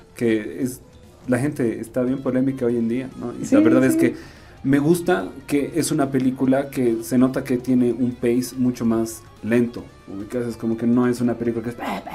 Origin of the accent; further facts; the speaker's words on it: Mexico; Como mexicano, no, o sea, imposible que un mexicano se vaya a quejar